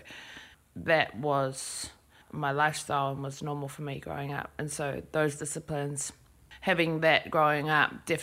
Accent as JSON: {"language": "English", "region": "Auckland", "country": "New Zealand", "tie": "born or raised there", "said": "Well, initially, my family's from West Auckland, Te Aratū. That was where our family house was, and I was raised by my grandmother and my mother, and went to school out there in my early years, primary school, and then we moved out to Central Auckland"}